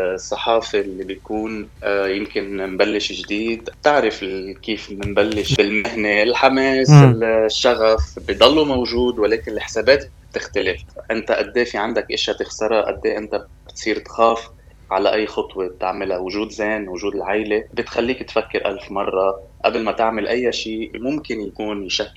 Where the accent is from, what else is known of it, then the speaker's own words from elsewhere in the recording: Lebanon; بدنا نقول إنه موجود كمان بلبنان ونحن معروفين فيه كلبنانيين